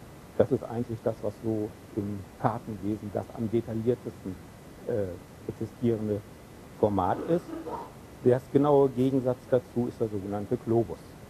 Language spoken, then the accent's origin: German; Bielefeld, North Rhine-Westphalia, Germany; In Bielefeld ist hier, wo ich herkomme, das ist ja so eine Stadt, die so ein bisschen rundlich ist, von der Größe her durchaus mit München vergleichbar, nur nicht von der Einwohnerzahl her, da sind ein paar weniger.